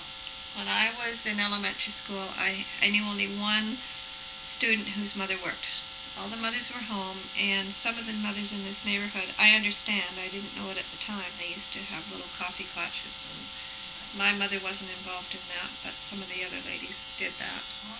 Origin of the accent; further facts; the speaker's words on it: Vancouver, British Columbia, Canada; I was born in December 11th, 1946 at Vancouver General Hospital. I was the first and only child of my parents who married fairly late. My mom was almost 41 when I was born.